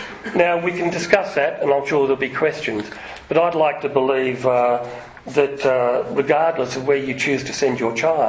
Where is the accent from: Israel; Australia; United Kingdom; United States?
Australia; Melbourne, Victoria; where I'm from Melbourne